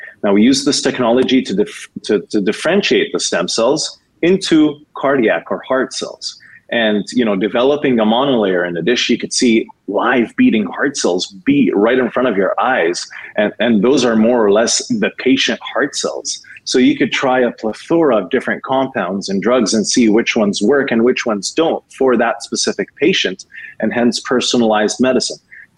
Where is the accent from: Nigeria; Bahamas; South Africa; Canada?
Canada; Vancouver, British Columbia; I was raised in Vancouver, Canada, where I received my education.